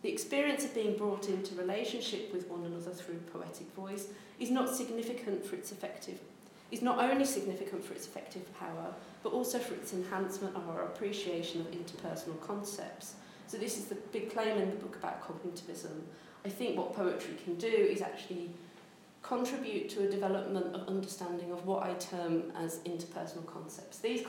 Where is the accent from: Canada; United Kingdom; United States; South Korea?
United Kingdom; West Midlands; accent: Brummie; It's the trace of Brummie in my own accent there that comes from that particular history.